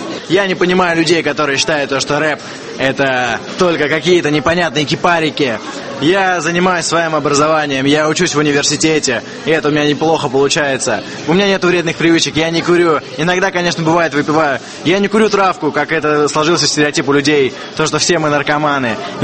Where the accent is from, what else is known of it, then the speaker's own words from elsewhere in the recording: Moscow, Russia; Мне 21 год, я врожденный москвич, центр города ЦАУ